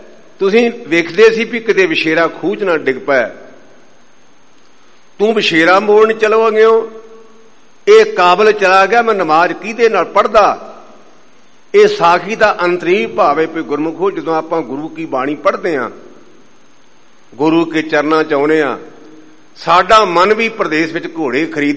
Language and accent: Punjabi; Patti, Punjab, India; ਪਾਕਿਸਤਾਨ ਤੋਂ ਪਹਿਲਾਂ ਮੇਰਾ ਪਿੰਡ ਲਾਹੌਰ ਜ਼ਿਲ੍ਹੇ ਵਿੱਚ ਆਉਂਦਾ ਸੀ ਤੇ ਮੁੜ ਕੇ ਪੱਟੀ ਤਸੀਲ ਸਾਡੇ, ਅਸੀਂ ਉਹਦੇ ਵਿੱਚ ਆ ਗਏ।